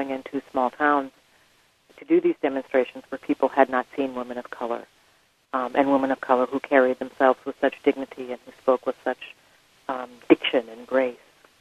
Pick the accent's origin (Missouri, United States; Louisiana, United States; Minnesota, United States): Minnesota, United States; also born or lived in Birmingham, Alabama; I was raised in Minnesota. My mother's side of the family is from Minnesota. My father's side of the family is from Birmingham, Alabama, and I spent my childhood going back and forth between those two cities.